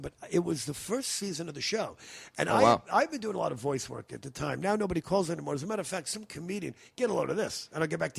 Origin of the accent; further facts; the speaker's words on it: New York, United States; Disneyland to me, when I was a kid, you know, growing up in New York, you know, Disneyland was, wow, you know, very few friends of mine.